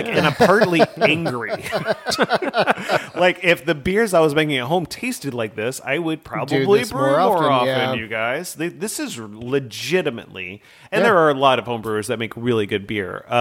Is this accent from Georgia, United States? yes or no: yes; Albany, Georgia, United States; I grew up in Daugherty County, which is where Albany, Georgia is.